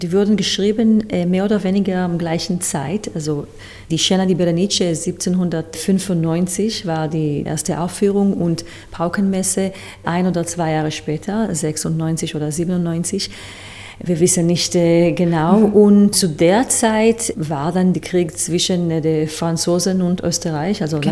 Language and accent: German; Israel; German is a second language; Ich komme aus Israel, das ist meine Heimat. Ich verbringe aber viel Zeit in Wien und in den letzten Jahren auch in London.